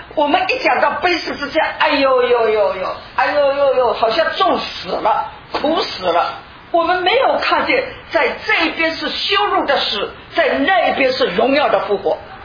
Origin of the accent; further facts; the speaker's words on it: Fujian, China; 那个我们福建人有一句话